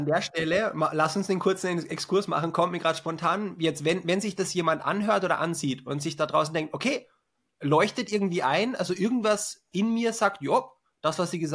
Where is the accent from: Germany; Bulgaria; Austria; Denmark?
Austria; accent: Austrian; also Deutsch wäre es in meinem Fall oder Österreichisch wäre meine Muttersprache